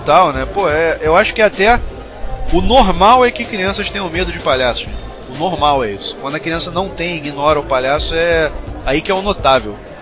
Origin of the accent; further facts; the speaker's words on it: Rio de Janeiro, Brazil; eu vou ter que trazer lembranças da minha infância em Oswaldo Cruz / Madureira.